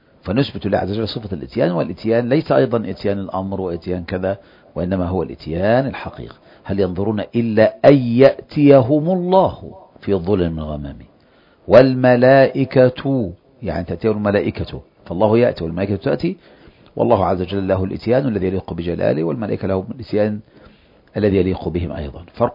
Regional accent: Egypt; تصلح معنا كمصريين،

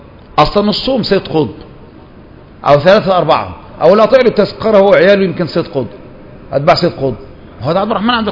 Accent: Upper Egypt, Egypt; في إحنا عندنا في الصعيد الصعيدة دول

